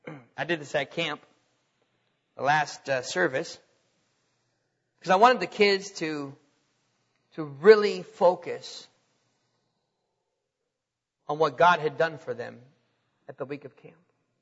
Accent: North Dakota, United States; I'm from North Dakota, folks. It's not as bad as far as heat goes up there right now.

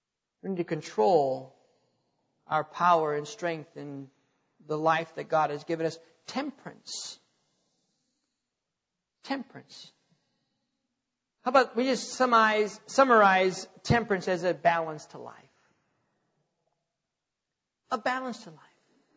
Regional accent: North Dakota, United States; now in Wylie, United States; I'm glad I'm still in Texas. I like Texas. I was born and raised in North Dakota, and I like North Dakota too, but I like Texas. I like living here.

